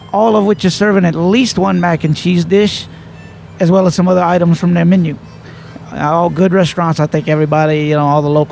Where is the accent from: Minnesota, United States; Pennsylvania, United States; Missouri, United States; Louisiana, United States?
Louisiana, United States; Lafayette; also born or lived in California; now in New Orleans, United States; I was born in Lafayette. I grew up in the Lafayette-Opelousas area. Mm-hmm. Moved to New Orleans and lived here quite a while.